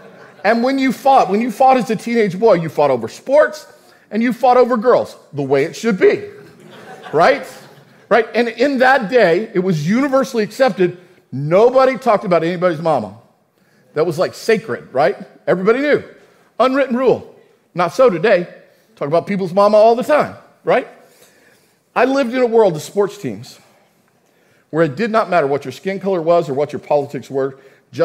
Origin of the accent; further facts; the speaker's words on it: El Paso, Texas, United States; I grew up in El Paso, a city of incredible diversity. I grew up knowing people who were different, spoke different languages.